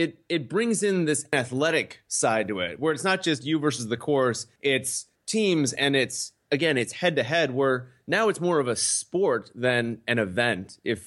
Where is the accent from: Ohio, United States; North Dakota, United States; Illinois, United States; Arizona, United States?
Illinois, United States; Chicago; I'm from Chicago. We're from Chicago.